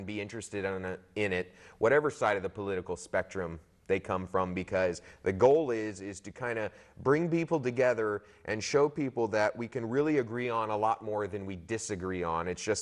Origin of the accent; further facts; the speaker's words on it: California, United States; I've been here about 10 years. And just kind of fell in love with the area. I'm from Southern California and came up here for school, graduated from HSU and everything